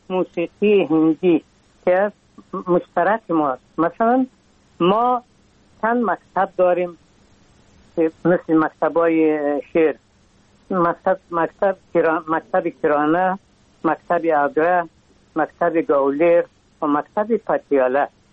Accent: Afghanistan; ما از افغانستان آمدیم

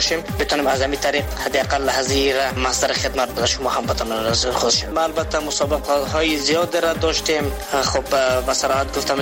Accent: Afghanistan; اولین فایتر افغانستان از افغانستان هستم

